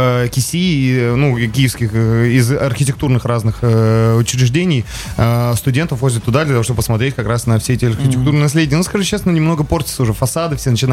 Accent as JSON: {"language": "Russian", "town": "Slavutych", "region": "Kyiv Oblast", "country": "Ukraine", "said": "У нас вообще, мы втроем из Славутича."}